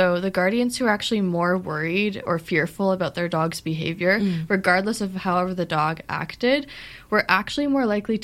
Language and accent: English; Ottawa, Ontario, Canada; I grew up in Ottawa